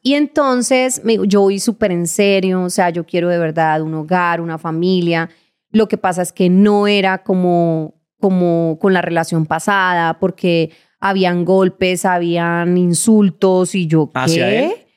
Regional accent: Cali, Valle del Cauca, Colombia; moved away as an adult; now in Bogotá, Colombia; yo nací en Bogotá. Lo que pasa es que de 14 meses me llevaron a Cali hasta los 20 años, ya a los 18, 20 años llegué. A los 18 vine a modelar varias veces con algunas marcas, me regresaba. Y a los 20 ya me vine a vivir a Bogotá.

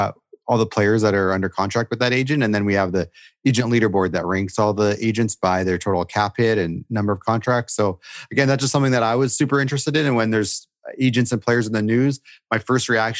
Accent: Edmonton, Alberta, Canada; Growing up in Edmonton, I remember

